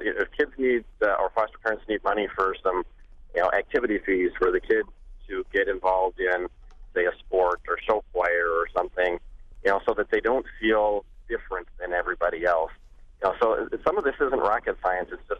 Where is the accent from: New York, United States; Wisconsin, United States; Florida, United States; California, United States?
Wisconsin, United States; You know, I'm from La Crosse County, which has really a good history of innovation and trying new ideas.